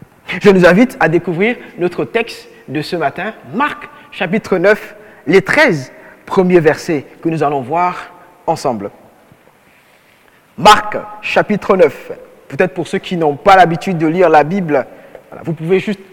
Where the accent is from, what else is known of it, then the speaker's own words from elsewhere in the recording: Gabon; Mais bon, sauf que la salutation nationale chez nous au Gabon, ça a une connotation pas très bonne pour mes frères Swahili.